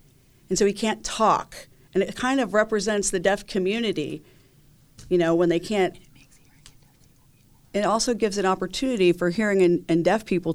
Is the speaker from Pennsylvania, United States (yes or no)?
yes; Butler, Pennsylvania, United States; Hello, I'm 13 years old. I'm from Butler, Pennsylvania.